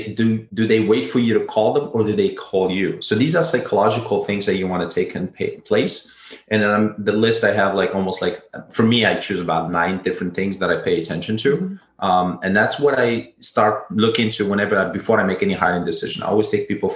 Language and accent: English; Rabat-Salé-Kénitra, Morocco; Uber was something that we grew up in Morocco because we didn't have too many taxis. So what happened is you get someone commuting from his job to his home, which I happen to live in the capital, and the next city was Saleh, which most people they commute from.